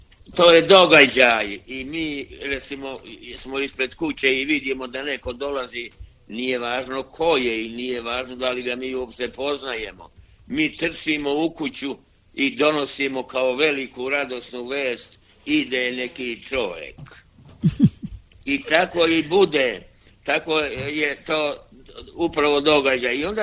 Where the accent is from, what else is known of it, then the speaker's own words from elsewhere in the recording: Banjani, Montenegro; Kod nas u Banjanima tamo kuće su rastrkane, udaljene, tako da gotovo da niko nema komšiju suseda.